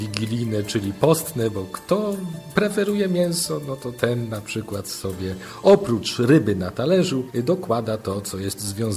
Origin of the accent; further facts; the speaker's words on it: Czarnków, Greater Poland Voivodeship, Poland; Moje święta rodzinne odbywały się w zasadzie w mieszkaniu w bloku, bo pochodzę z Czarnkowa.